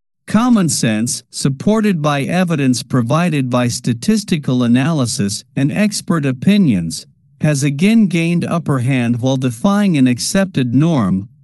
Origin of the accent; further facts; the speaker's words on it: Israel; English is a second language; Contrast this with my home country, Israel.